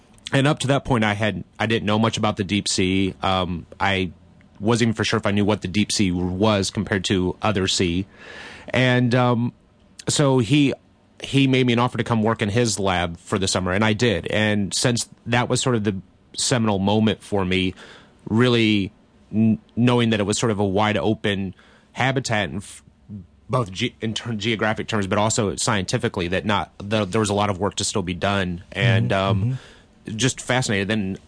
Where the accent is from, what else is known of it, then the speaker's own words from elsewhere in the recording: the South, United States; moved away; also growing up in the South and moving to New England was a bit of a cultural shock.